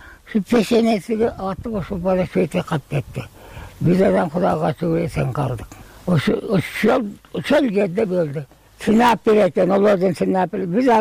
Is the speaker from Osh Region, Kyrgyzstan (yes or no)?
yes; Osh, Osh Region, Kyrgyzstan; Каяктан болосуз? Мен Оштон болом.